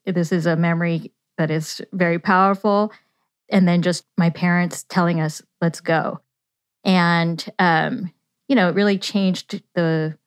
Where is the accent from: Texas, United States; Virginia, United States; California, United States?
California, United States; Yuba City; Well, I grew up in Yuba City, California, which is one of the most diverse rural places in the country, but it was highly segregated.